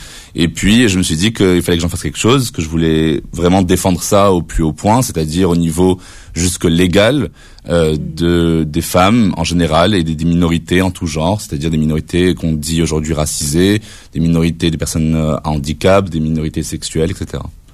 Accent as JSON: {"language": "French", "country": "Morocco", "tie": "born or raised there", "said": "je suis né et j'ai été élevé dans l'islam. J'ai grandi au Maroc, j'ai été nourri d'une double culture franco-marocaine."}